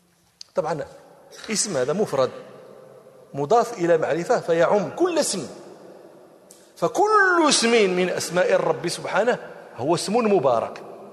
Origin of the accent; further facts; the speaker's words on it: Morocco; أذكر مرة في عندنا في المغرب هذا إدام يؤتدم به اسمه آملو